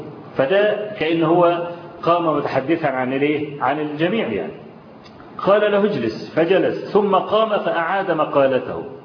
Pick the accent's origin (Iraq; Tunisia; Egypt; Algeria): Egypt; واحنا كمصريين افذة في الافيه دي